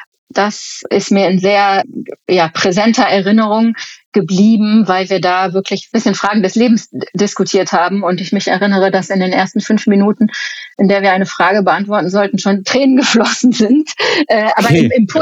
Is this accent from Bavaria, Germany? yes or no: no; Aachen, North Rhine-Westphalia, Germany; born there; geboren in Aachen.